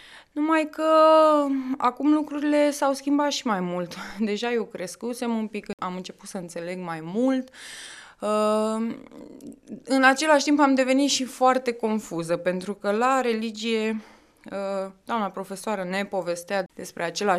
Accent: Bucharest, Romania; born there; M-am născut în București, într-o familie cu doi copii.

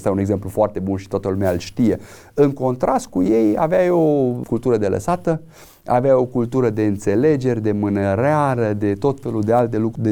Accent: Romania; pentru noi ca și români

